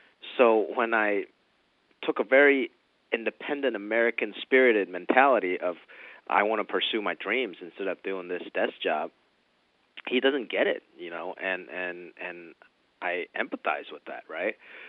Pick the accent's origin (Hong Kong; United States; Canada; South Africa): Hong Kong; because stand-up comedy wasn't really a thing when I grew up in Hong Kong.